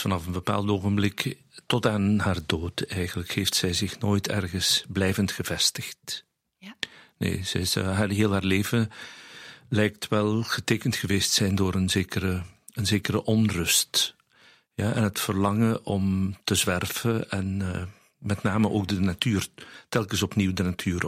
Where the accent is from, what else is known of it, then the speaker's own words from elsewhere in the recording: Borgloon, Flanders, Belgium; Ik ben uit Borgloon.